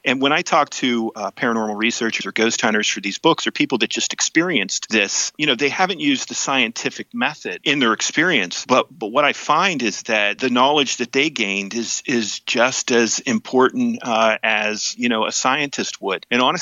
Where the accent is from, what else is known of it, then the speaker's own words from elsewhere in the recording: Tyrone, Pennsylvania, United States; I'm from Tyrone, Pennsylvania. I got a job as a reporter there.